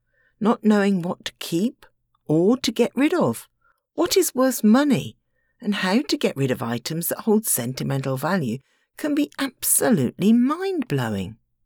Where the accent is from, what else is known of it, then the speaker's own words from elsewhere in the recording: United Kingdom; moved away; United Kingdom to help my parents clear out their home. When I was growing up, there was a street in my hometown that every shop was an antique dealer.